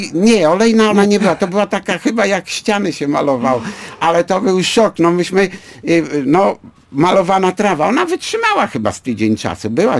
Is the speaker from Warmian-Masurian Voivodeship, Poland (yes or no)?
no; Gdańsk, Pomeranian Voivodeship, Poland; Zawsze się szczycimy tym, że jesteśmy w Gdańsku, jesteśmy z Gdańska